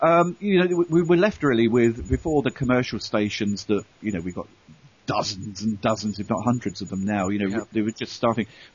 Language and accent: English; Staines, South East England, United Kingdom; We grew up in Staines, you know, that's where they came from, and we were all known to each other.